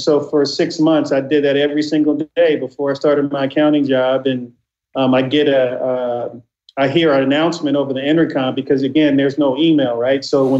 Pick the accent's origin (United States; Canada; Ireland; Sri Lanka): United States; Inglewood, California; My destiny, unfortunately, growing up in Inglewood in the 80s, was I had a higher probability of being in jail or dead.